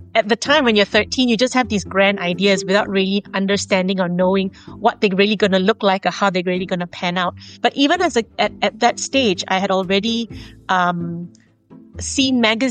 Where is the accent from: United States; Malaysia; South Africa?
Malaysia; I am from Malaysia. I'm currently based in Malaysia